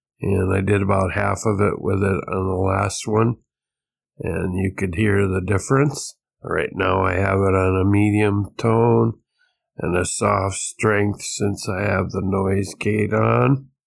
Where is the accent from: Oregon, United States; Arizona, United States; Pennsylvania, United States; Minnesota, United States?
Minnesota, United States; I do have some very, very sad news from my home state of Minnesota, where I reside.